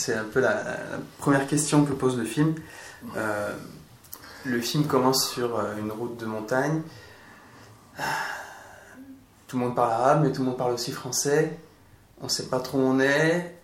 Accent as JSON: {"language": "French", "country": "France", "tie": "born or raised there", "said": "c'est pas quelque chose qui a marqué en fait mon enfance en tant que j'ai grandi en France, et j'étais un peu trop jeune"}